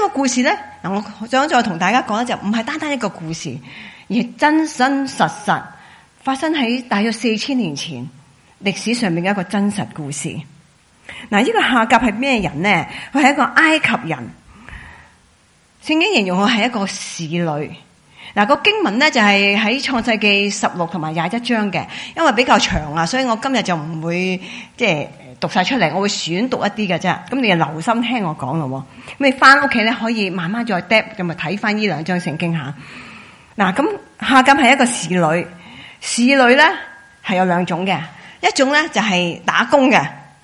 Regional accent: China; 我中国人想叫他的妹仔

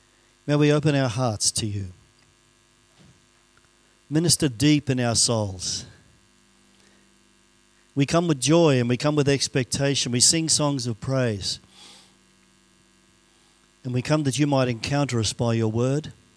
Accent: Australia; And I was raised in Australia. So my accent's going to go all over the place.

